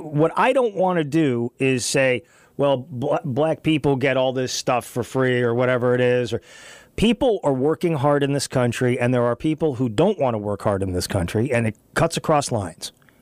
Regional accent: United States; I'm an American. I want choices.

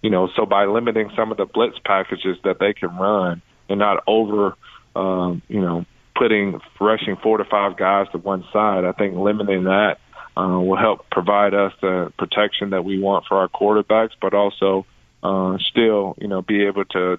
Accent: Atlanta, Georgia, United States; growing up in Atlanta, the run and gun, we had a bunch of little guys dominating the game.

